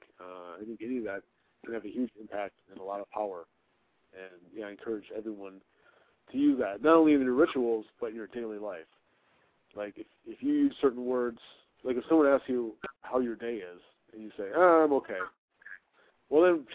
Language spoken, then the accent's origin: English; Madison, Wisconsin, United States; I would love to do it somewhere else that's not my hometown of Madison, Wisconsin.